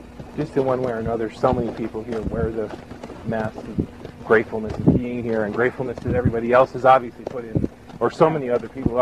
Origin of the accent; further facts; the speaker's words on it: Connecticut, United States; I hate to say it, because I was born in Connecticut, and I lived in these places my life, but I just have to be honest about it.